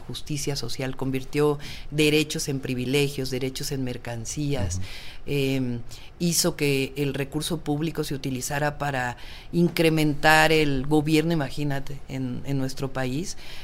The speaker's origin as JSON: {"language": "Spanish", "region": "Mexico City", "country": "Mexico", "tie": "born there", "said": "Y en mi caso, pues nací en la Ciudad de México"}